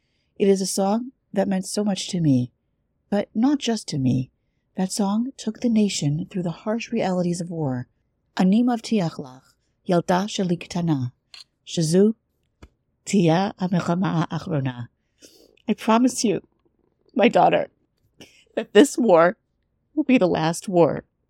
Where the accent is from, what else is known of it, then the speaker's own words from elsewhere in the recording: Israel; when I was growing up in Israel as a child in the 70s during the Yom Kippur War.